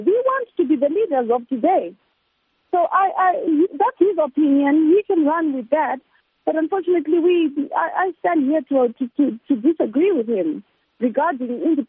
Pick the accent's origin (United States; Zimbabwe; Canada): Zimbabwe; Bulawayo; No one is going to displace me from where I grew up. I grew up in Bulawayo.